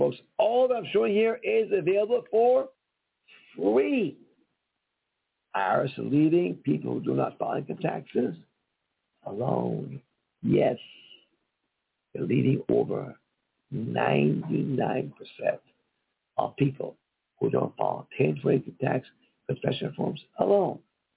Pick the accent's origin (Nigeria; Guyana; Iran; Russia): Iran; now in United States; I'm from Iran. We had no freedoms there. Here you do.